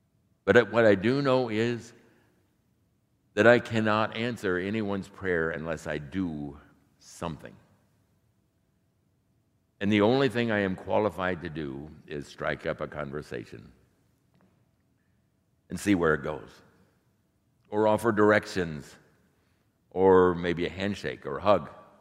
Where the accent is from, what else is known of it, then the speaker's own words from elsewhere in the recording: Indianapolis, Indiana, United States; Because growing up in Indianapolis and being a car guy